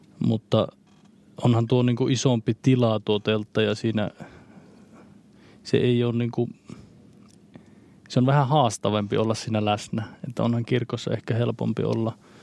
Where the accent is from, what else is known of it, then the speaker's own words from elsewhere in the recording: Kokkola, Central Ostrobothnia, Finland; lapsena aina kun asui Kokkolassa